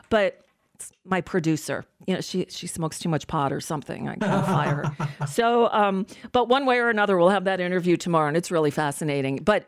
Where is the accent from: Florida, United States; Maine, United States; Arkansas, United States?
Florida, United States; But I grew up, I grew up in South Florida, which is where it all came in back in the 70s.